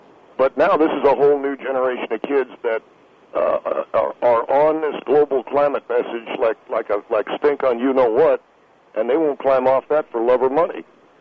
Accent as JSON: {"language": "English", "region": "Tennessee", "country": "United States", "said": "I come from Tennessee originally, if that's at all instructive."}